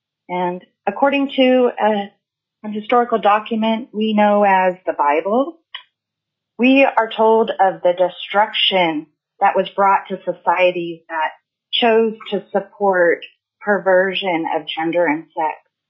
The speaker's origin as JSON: {"language": "English", "town": "Anchorage", "region": "Alaska", "country": "United States", "tie": "born or raised there", "said": "I'm calling from Anchorage. I represent myself. I'm a native born lifelong Alaskan female."}